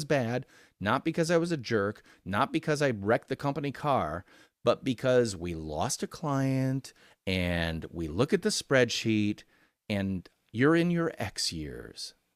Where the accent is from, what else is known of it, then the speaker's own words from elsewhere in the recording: Midwest, United States; okay, I'm from the Midwest, right? We have that kind of, oh, yeah, you're not all that, mister. You're not better than anybody else.